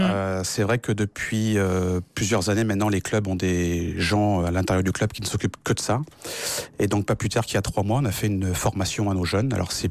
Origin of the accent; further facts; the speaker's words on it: Douarnenez, Brittany, France; moved away as an adult; now in Paris, France; parce que j'étais de Douarnenez. Je suis devenu enseignant assez rapidement. Si j'avais pas été enseignant, je serais jamais venu vivre à Paris.